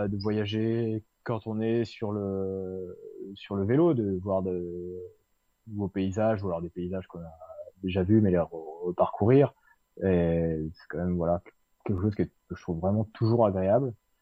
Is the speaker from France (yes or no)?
yes; Normandy, France; là où j'ai grandi, en Suisse normande, donc un coin de l'ouest du département de l'Orne, pour les rares qui ne connaissent pas la Suisse normande, un endroit de Normandie assez vallonné, assez préservé aussi, pas mal de bocages